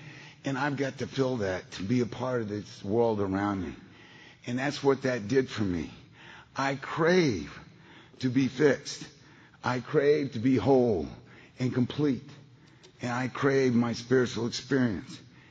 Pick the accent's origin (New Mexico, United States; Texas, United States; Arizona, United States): Texas, United States; Beaumont; I'm from Beaumont, Texas originally. Beaumont's about 90 miles east of Houston. It's 5 miles west of Louisiana state line.